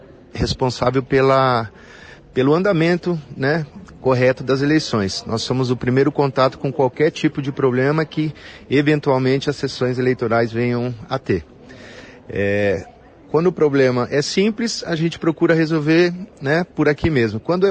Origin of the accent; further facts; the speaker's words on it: Maringá, Paraná, Brazil; quando eu transferi o título de volta aqui para Maringá, minha terra natal